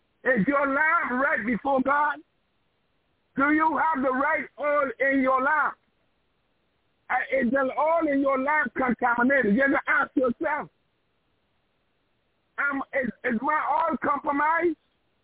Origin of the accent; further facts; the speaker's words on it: Barbados; born there; So when I go to Ghana, I don't have to get a visa because I was born in Barbados.